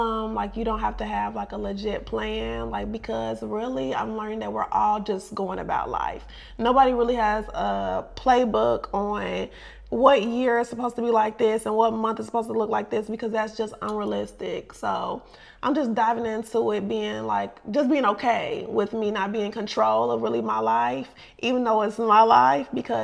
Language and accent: English; Cincinnati, Ohio, United States; Hi everyone … I'm from Cincinnati, and I'm 24 years old.